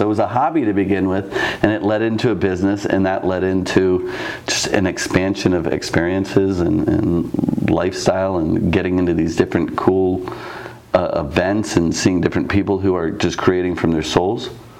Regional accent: Ohio, United States; I grew up in Ohio, yeah.

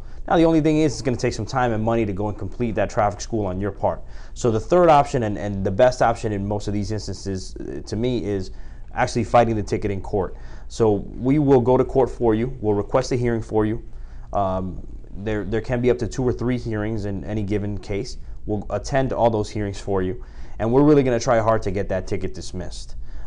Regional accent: Hialeah, Florida, United States; As far as my background, I grew up in Dade County, Hialeah, Miami Lakes area. Went to school locally, went to Florida International University for my first 4 years of college.

